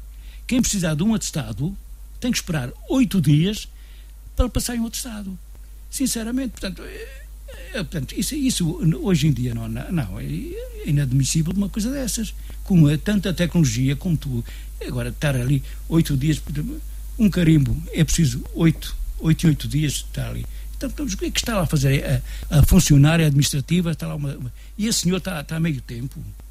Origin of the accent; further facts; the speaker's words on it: Romãs, Viseu, Portugal; Eu, como candidato, sou de Romãs, freguesia de Romãs.